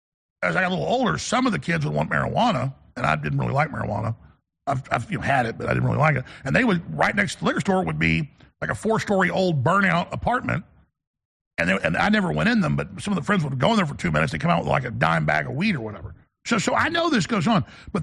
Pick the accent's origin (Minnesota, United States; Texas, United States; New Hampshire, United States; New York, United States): Texas, United States; Dallas; born or raised there